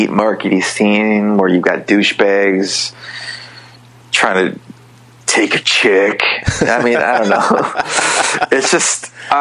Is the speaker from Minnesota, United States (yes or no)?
yes; Duluth, Minnesota, United States; I originated from the Twin Ports area, Duluth Superior.